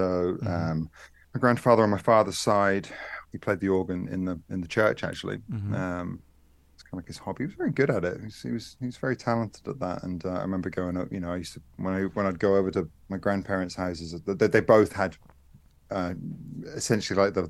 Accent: Norwich, East of England, United Kingdom; So, I'm English. I born in Norwich, Norfolk. Mm-hmm. Lived there. I'm always a bit vague on the years. I think I lived there till I was

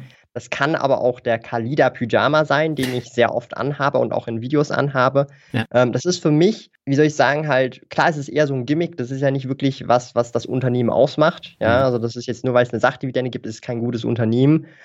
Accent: Switzerland; accent: Swiss; hört man meinen Akzent, so den Schweizer Akzent?

